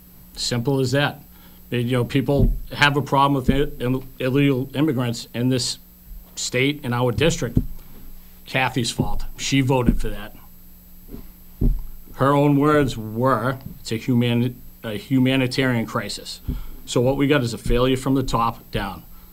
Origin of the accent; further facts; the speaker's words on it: Hull, Massachusetts, United States; born there; now in Plymouth, United States; I was born in Hull. I live in North Plymouth now. Commercial lobster fisherman, father of two amazing children.